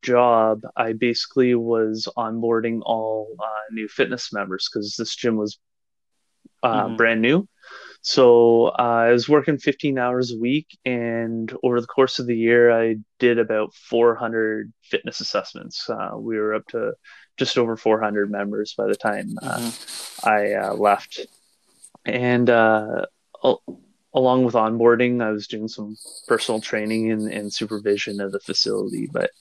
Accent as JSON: {"language": "English", "town": "Kingston", "region": "Ontario", "country": "Canada", "tie": "born or raised there", "said": "in my hometown of Kingston in a fitness center."}